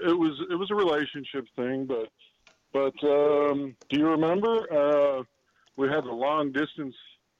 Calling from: Texas, United States

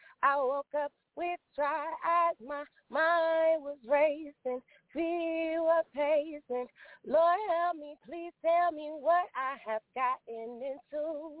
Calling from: Minnesota, United States; I'm calling from Minnesota.

